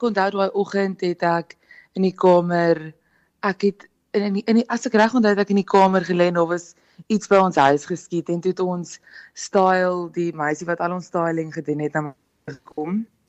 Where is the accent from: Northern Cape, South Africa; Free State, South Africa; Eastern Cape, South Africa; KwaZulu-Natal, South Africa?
KwaZulu-Natal, South Africa; now in Pretoria, South Africa; Ek kom van KwaZulu-Natal af en ek bly nou in Pretoria.